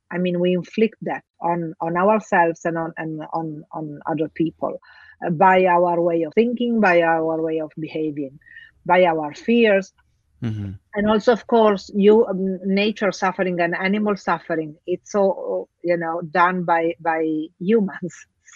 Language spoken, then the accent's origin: English; Italy; also born or lived in Africa; Actually, I grew up between Africa and Italy. So two different, completely different cultures, completely different environments.